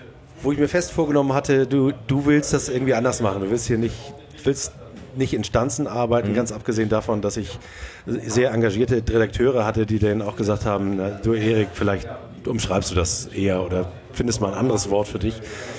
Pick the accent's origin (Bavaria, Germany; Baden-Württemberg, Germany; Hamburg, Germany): Hamburg, Germany; Blankenese; ich bin in Blankenese aufgewachsen